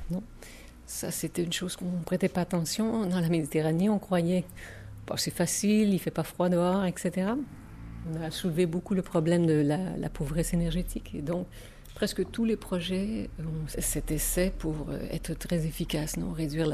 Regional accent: Montreal, Quebec, Canada; moved away as an adult; now in Barcelona, Spain; En fait, je suis de Montréal, mais j'habite à Barcelone depuis, juste après les Jeux Olympiques, 1996.

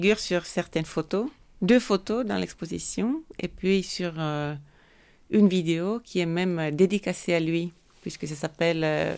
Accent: Finland; Et je suis retournée chez moi en Finlande.

